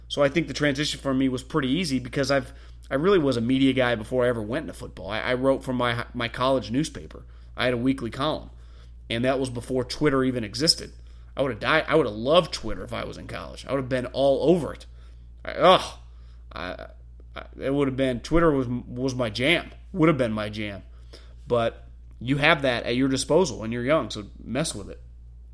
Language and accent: English; Atlanta, Georgia, United States; I'm from Atlanta and have seen how good Shanahan is as an offensive coordinator.